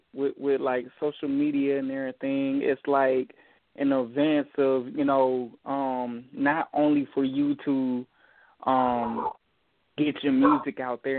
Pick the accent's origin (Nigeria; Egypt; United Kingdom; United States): United States; Dayton, Ohio; I'm from Dayton, Ohio, and I'm gonna be honest with you about the media and everything, man.